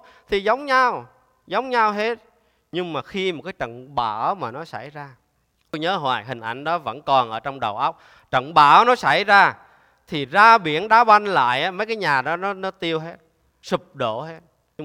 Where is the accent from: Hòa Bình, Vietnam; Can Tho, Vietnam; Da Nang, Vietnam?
Da Nang, Vietnam; tôi dân biển, tôi dân Đà Nẵng. Từ nhỏ lớn lên á, là buổi sáng 5 giờ, 6 giờ sáng là đá banh ở ngoài biển.